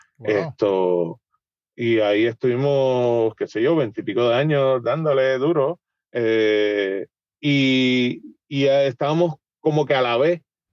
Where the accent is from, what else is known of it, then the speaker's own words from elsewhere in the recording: Puerto Rico; como muchos puertorriqueños, ¿no? Que hacemos barbecue en nuestras casas.